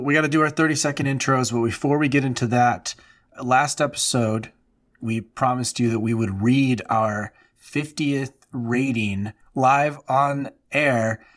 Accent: Oregon, United States; I grew up in Oregon, which is like prime Sasquatch territory.

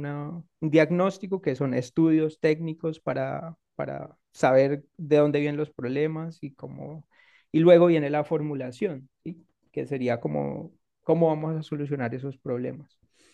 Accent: Cali, Valle del Cauca, Colombia; Yo soy de Cali y allá tenemos

